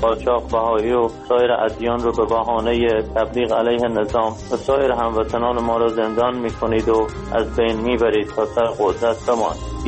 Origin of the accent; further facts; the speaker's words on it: Iran; همه ایرانی هستیم